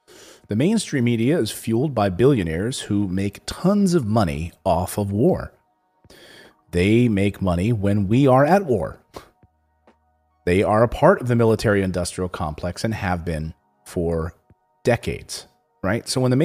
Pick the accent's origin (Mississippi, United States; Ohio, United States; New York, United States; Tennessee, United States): Mississippi, United States; Hi, I'm from Mississippi.